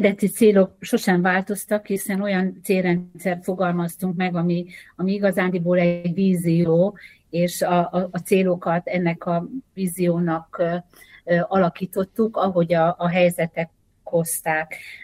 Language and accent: Hungarian; Gencsapáti, Vas, Hungary; Én egy Szombathely melletti, az Zalai relációhoz képest ez egy nagy település, Gencsapátiban születtem, ott éltem, ott eszméltem a fiatalkoromra